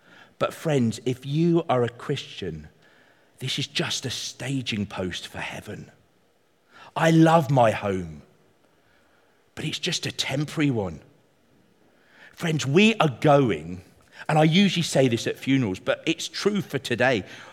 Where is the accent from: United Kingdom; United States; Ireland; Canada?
United Kingdom; I'm British.